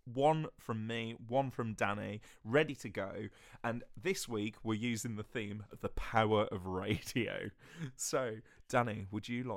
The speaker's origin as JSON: {"language": "English", "town": "Birmingham", "region": "West Midlands", "country": "United Kingdom", "said": "But I am from Birmingham"}